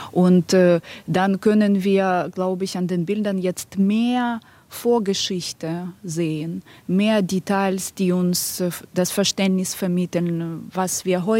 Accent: Ukraine; also ich bin Ukrainerin, ich lebe hier

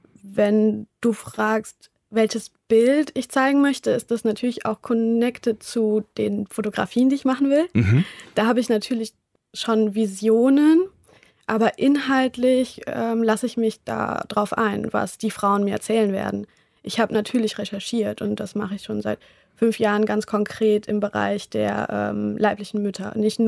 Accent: Germany; also born or lived in Colombia; Und als ich so aufgewachsen bin in Deutschland

